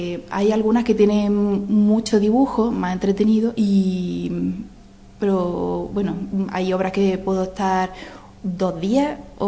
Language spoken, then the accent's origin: Spanish; Granada, Andalusia, Spain; also born or lived in Germany; now in Priego de Córdoba, Spain; yo nací en Alemania, pero con un año me vine para aquí. Y en Granada pues he pasado mi juventud. Y por temas de trabajo ya llevo viviendo en Priego desde 2013.